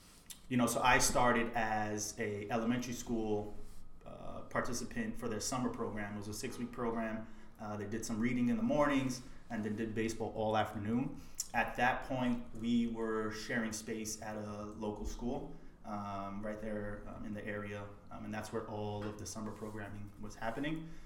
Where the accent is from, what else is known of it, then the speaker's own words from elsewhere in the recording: New York, United States; I grew up in East Harlem. I actually grew up just a few blocks away from their main office.